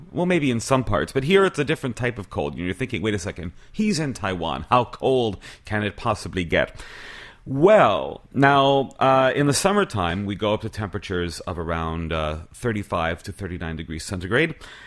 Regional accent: Montreal, Quebec, Canada; I'm originally from Montreal. And in Montreal, in the wintertime, I remember when I was growing up

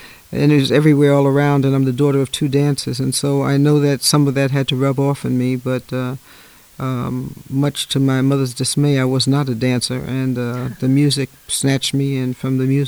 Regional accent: New York City, New York, United States; born there; I was born in New York City from a Caribbean background

